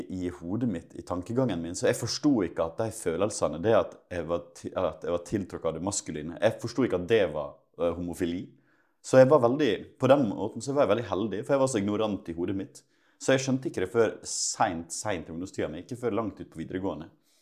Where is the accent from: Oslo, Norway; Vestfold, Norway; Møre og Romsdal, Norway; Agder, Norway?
Møre og Romsdal, Norway; Ålesund; jeg kommer fra Ålesund. Mine foreldre er pastorer. Har hatt en veldig kristen oppvekst. Kirka har vært mitt andre hjem.